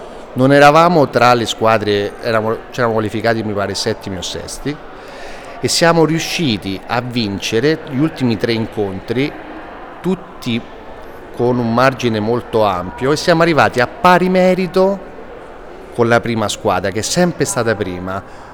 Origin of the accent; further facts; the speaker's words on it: Rome, Lazio, Italy; sono di Roma, nato a Roma